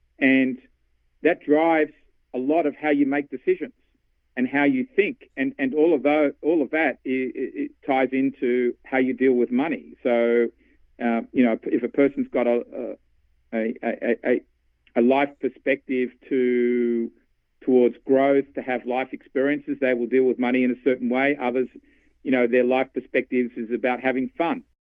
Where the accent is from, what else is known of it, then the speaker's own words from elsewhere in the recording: Sydney, New South Wales, Australia; moved away as an adult; now in Atlanta, United States; I wasn't born in Atlanta, Georgia. I came from Sydney, Australia, although I now live here in the United States in Atlanta.